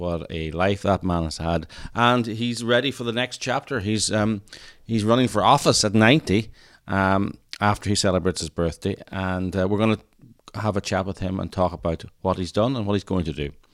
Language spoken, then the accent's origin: English; Northern Ireland, United Kingdom; I think it's because I'm from Northern Ireland.